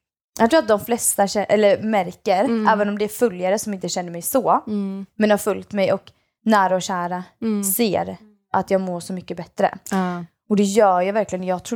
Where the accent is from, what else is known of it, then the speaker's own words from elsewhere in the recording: Sweden; first language Swedish; Och mitt är ju tvärtom, mitt är ju svenska. Men mitt andra språk är bosniska om man säger så.